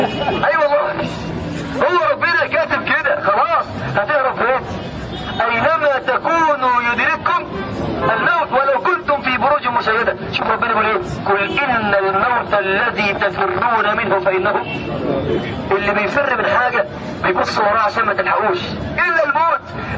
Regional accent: Mansoura, Dakahlia, Egypt; الميدان ده عندنا في المنصورة

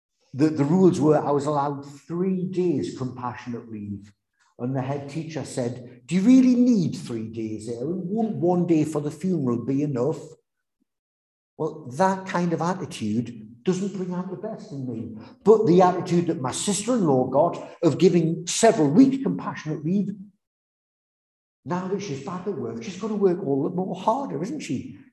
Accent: Newcastle, North East England, United Kingdom; I hope you can hear from the accent that I'm proudly from Newcastle.

